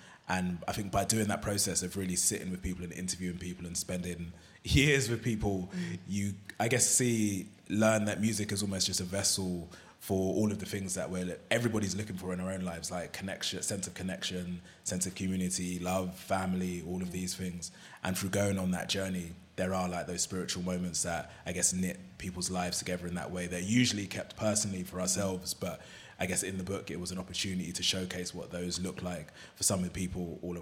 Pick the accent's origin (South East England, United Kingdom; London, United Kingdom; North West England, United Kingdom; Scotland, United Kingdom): London, United Kingdom; Bromley; also born or lived in Lewisham; So I'm from Bromley, which is, I feel like that's on like the very edges of South East London, essentially. Yeah. And I feel like growing up there, having moved there from Lewisham anyway